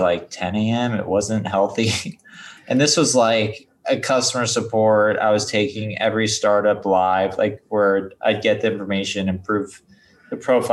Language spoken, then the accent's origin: English; San Clemente, California, United States; also born or lived in Detroit; Yeah, I was originally born in Detroit, and I lived there till I was about 3. And then my parents moved to Southern California. So I grew up in a small beach town in Southern California called San Clemente.